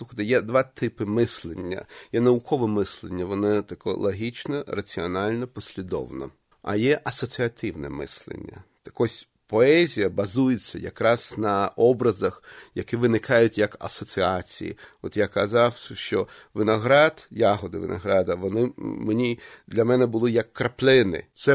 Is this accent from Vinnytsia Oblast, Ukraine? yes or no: no; Chernivtsi, Chernivtsi Oblast, Ukraine; я виріс у Чернівцях і на вулиці Фідьковича